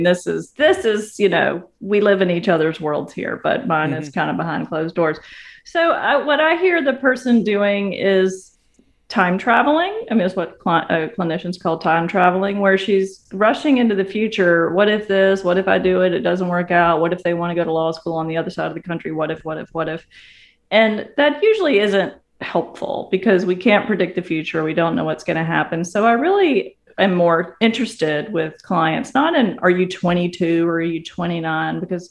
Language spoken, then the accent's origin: English; South Carolina, United States; So I live in Virginia. I'm from South Carolina.